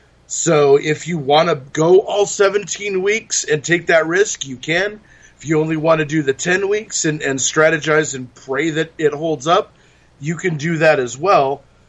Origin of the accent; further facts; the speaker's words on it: California, United States; now in Idaho, United States; I grew up in California. I live in Idaho now